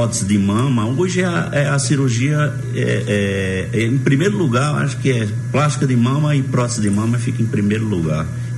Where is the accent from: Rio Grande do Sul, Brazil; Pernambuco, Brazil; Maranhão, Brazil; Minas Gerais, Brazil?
Pernambuco, Brazil; Araripina; Primeiro, eu não sou forasteiro, eu sou da terra